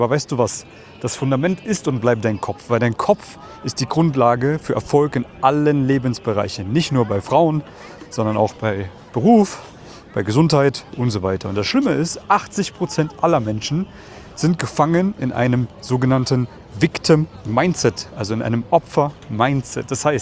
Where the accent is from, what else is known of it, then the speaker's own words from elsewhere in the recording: East Germany, Germany; Ich komme ja aus Ostdeutschland, aus einem Kuhkaff, wo die Leute nicht so viel Geld haben. Meine Großeltern sind geflüchtet aus dem Krieg, haben alles hinter sich gelassen.